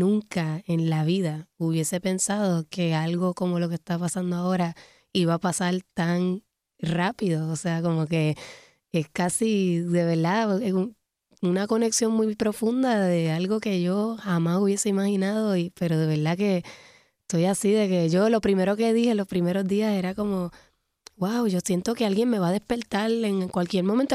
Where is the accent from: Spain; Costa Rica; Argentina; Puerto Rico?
Puerto Rico; lo expreso desde como puertorriqueña. Yo creo que también vivir en un país que es colonia desde hace tanto tiempo